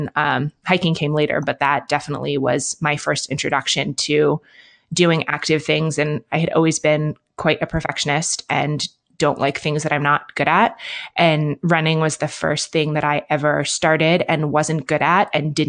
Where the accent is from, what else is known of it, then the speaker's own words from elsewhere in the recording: Manhattan, New York, United States; also born or lived in London, United Kingdom; now in Bend, United States; I grew up in Manhattan and in London. So I live in Bend, Oregon now, which is smaller than those places and more outdoorsy than those places.